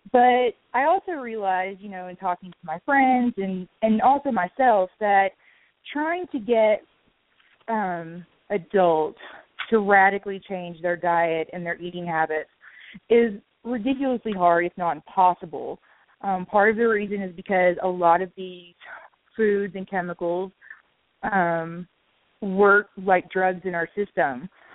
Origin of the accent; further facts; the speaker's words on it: the South, United States; I'm from the South, and so good food is a big thing.